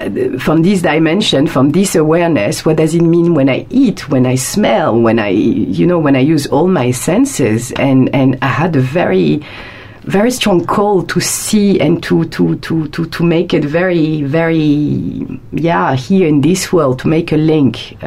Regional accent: Paris, Île-de-France, France; I'm French. I'm coming from Paris, France, and I came 8 years ago for holidays

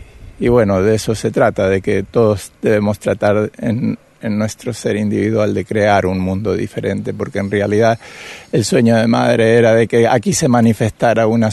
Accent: Argentina; now in India; soy de Argentina y vine a Oroville

